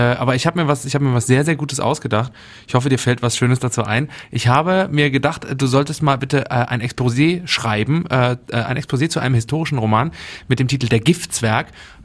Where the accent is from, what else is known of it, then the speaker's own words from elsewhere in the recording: Leipzig, Saxony, Germany; ich komme aus Leipzig